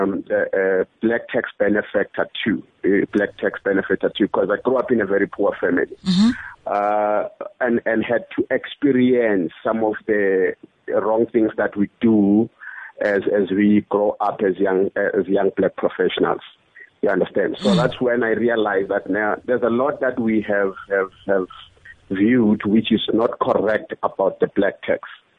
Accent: Mpumalanga, South Africa; I'm from Mpumalanga myself.

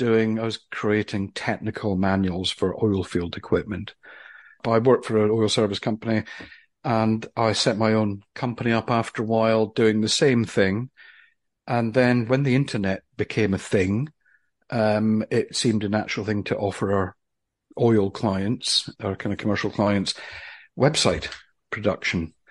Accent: Aberdeen, Scotland, United Kingdom; now in London, United Kingdom; I am currently in London. It's very wet this morning, but it's not too cold. But then I'm from Aberdeen in Scotland, the northeast of Scotland.

